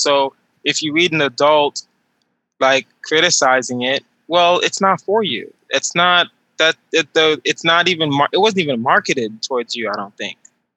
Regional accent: Texas, United States; because we are both from Texas, and I've never heard that accent.

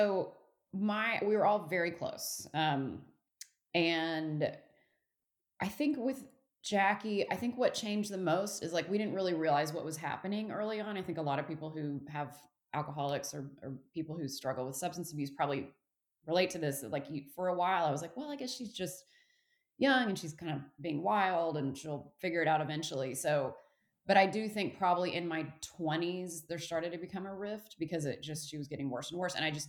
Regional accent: Texas, United States; moved away as an adult; also born or lived in California; So I am now near Austin, Texas, and I'm born and raised in Texas. But when I was 18, I was like, get me out of here. So I like ran as fast as I could to California and thought I would be there forever.

